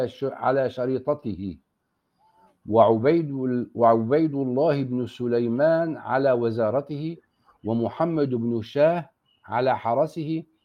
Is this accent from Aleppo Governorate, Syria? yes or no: yes; Aleppo, Aleppo Governorate, Syria; عندنا في حلب يقال اللبن لا يؤكل مع السمك